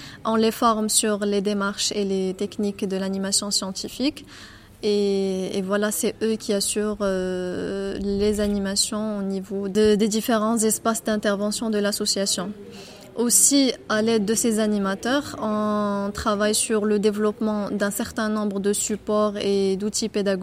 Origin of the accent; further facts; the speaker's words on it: Rabat, Rabat-Salé-Kénitra, Morocco; Je viens du Maroc, de Rabat. J'ai 27 ans.